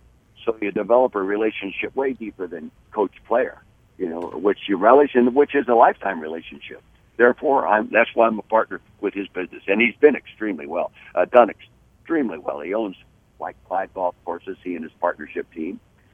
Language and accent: English; Calistoga, California, United States; I grew up in Calistoga at the north end of Napa Valley.